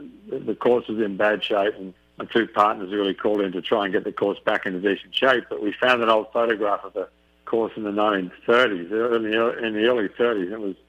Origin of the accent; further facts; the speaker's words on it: Melbourne, Victoria, Australia; growing up in Melbourne was an amazing education and something that you almost take for granted